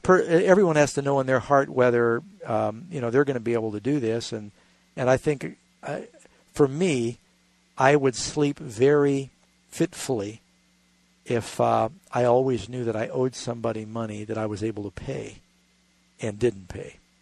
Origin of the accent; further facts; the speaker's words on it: New York City, New York, United States; when I grew up in New York City and we had a block party